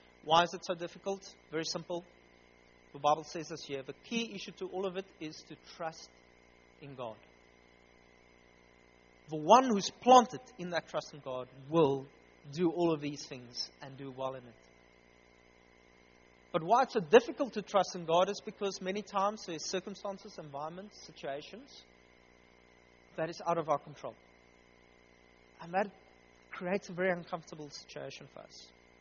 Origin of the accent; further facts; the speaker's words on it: South Africa; You see, for our generation, this is an issue because we never truly want to identify ourselves as South African.